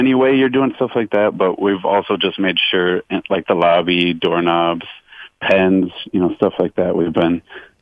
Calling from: Ann Arbor, Michigan, United States; I'm calling from Tormino's Pizza and Burrito Joint in Ann Arbor.

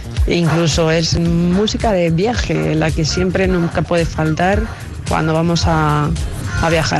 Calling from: Madrid, Community of Madrid, Spain; de Madrid, aquí sigo con vuestra compañía de esta mañana en mi curro, en la tienda.

